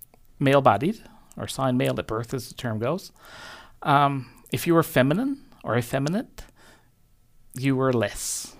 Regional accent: New Harbor, Newfoundland and Labrador, Canada; I grew up in a little town called New Harbor out in Trinity Bay. Very, very rural at the time.

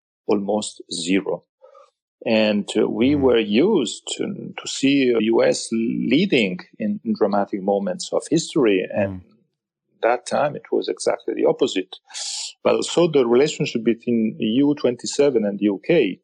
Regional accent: Pisa, Tuscany, Italy; I come from Pisa, of course.

